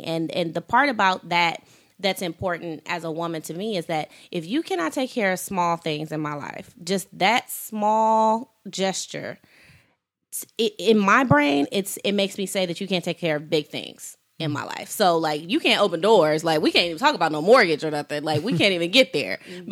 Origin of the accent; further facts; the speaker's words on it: Detroit, Michigan, United States; also born or lived in San Francisco Bay Area; now in Los Angeles, United States; I've been in L.A. for 6 years, mm-hmm. and I moved here from the Bay. I'm originally from Detroit, mm-hmm. and I did not have this problem anywhere else I've ever lived, and I've lived in about six states, ever.